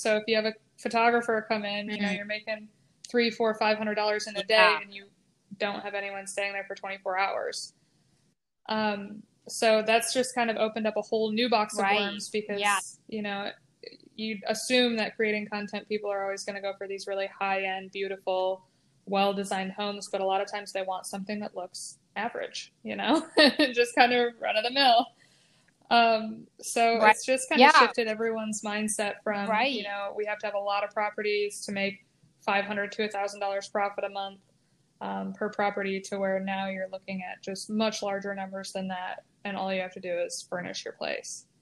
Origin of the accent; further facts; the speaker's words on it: Michigan, United States; now in Texas, United States; we live in Texas now, but we grew up in just outside of Grand Rapids.